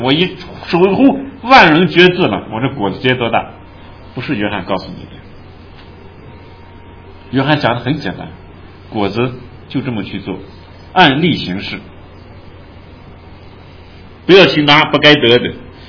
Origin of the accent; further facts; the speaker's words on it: China; 我们都是中国人，我们讲自己的例子没错。